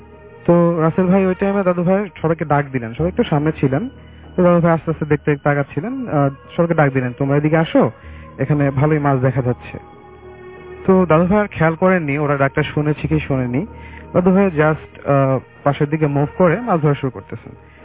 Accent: Tangail, Dhaka Division, Bangladesh; now in Dhaka, Bangladesh; মহাখালী থেকে এসেছি, আমার হোম টাউন টাঙ্গাইল।

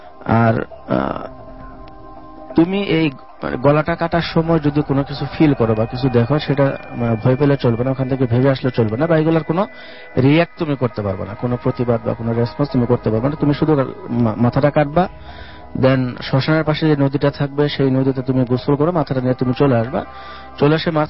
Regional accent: Melandaha, Mymensingh Division, Bangladesh; now in Dhaka, Bangladesh; আমার জেলা হচ্ছে জামালপুর জেলা, মেলান্দহ থানা।

